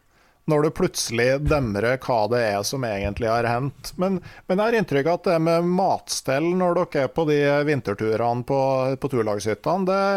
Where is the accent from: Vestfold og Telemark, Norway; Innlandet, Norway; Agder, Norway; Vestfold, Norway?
Innlandet, Norway; der jeg kommer fra på innlandet, så er det jo rakfisken